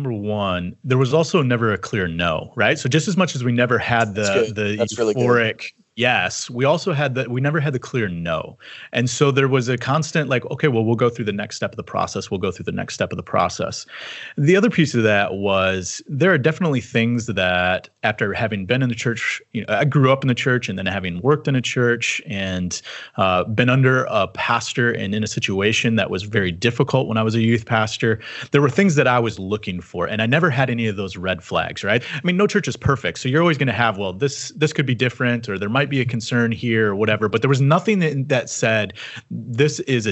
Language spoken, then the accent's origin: English; Michigan, United States; I'm from West Michigan area, so Holland, Grand Rapids.